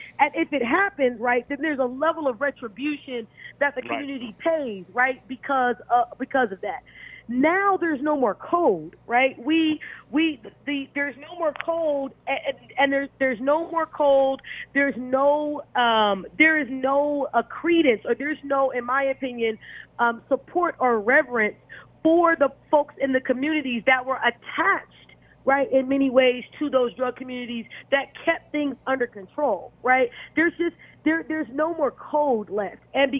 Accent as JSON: {"language": "English", "town": "Oakland", "region": "California", "country": "United States", "tie": "born or raised there", "said": "I grew up in Oakland, California, right? And I was born in 87. Right. So, you know, I'm growing up at the end of that crack kind of drug era."}